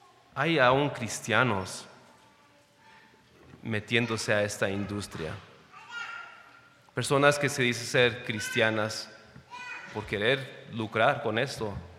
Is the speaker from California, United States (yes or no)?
yes; Los Angeles, California, United States; now in Oregon, United States; cuando moví a Oregon, yo vengo de Los Ángeles y movimos a Oregon hace como 25 años